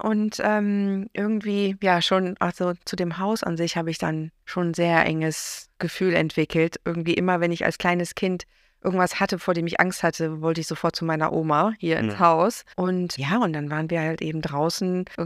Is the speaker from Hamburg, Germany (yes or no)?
no; Bremen, Germany; Also ich bin in Bremen aufgewachsen, aber als wir klein waren, waren wir jedes Wochenende hier